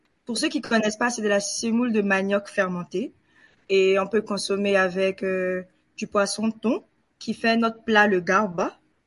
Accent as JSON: {"language": "French", "country": "Côte d’Ivoire", "lives_now": "Canada", "said": "ce que j'ai pris pour venir au Canada, c'est surtout ma langue, mon accent, parce que je suis toujours fière d'assumer que je suis ivoirienne"}